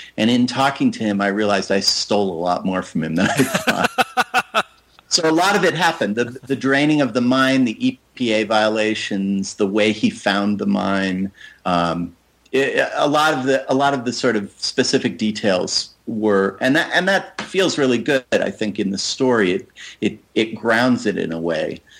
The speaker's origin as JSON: {"language": "English", "region": "Colorado", "country": "United States", "tie": "born or raised there", "said": "I was sort of interested in examining some characters that I knew from growing up in Colorado, particularly kind of specifically Western characters."}